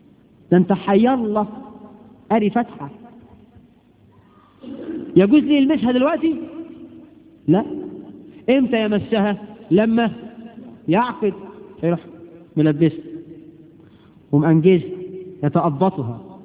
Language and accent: Arabic; Egypt; الخطوبة بقى عندنا في مصر بيعملوا الفرح على 4 مراحل